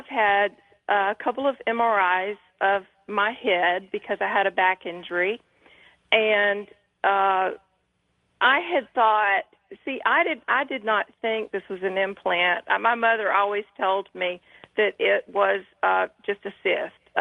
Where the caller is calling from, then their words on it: Alabama, United States; from Alabama.